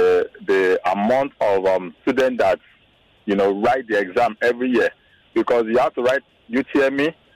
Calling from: Lekki, Lagos, Nigeria; I'm calling from Lekki.

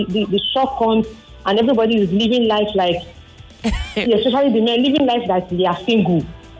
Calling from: Ikorodu, Lagos, Nigeria; I'm calling from Ikorodu.

